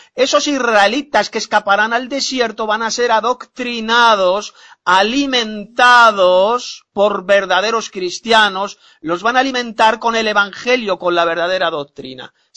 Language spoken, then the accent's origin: Spanish; Madrid, Community of Madrid, Spain; de Madrid, España.